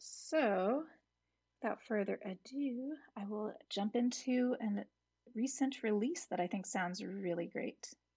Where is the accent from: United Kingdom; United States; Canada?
United States; Hudson, New York; I'm the director of the Hudson Area Library, and I'm from Hudson, and I'm all alone today on the radio.